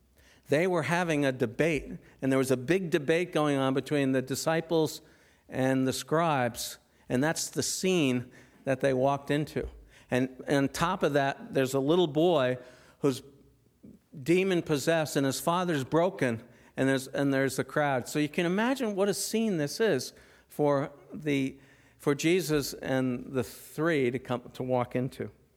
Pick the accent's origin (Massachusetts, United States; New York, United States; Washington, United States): Massachusetts, United States; Wellesley; When I grew up in Wellesley, and Wellesley was kind of an affluent little town, as you know.